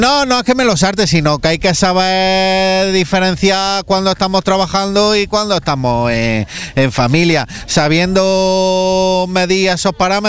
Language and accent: Spanish; Pegalajar, Andalusia, Spain; Correcto, de Pegalajar, Jaén, un pueblecito que está al lado de Jaén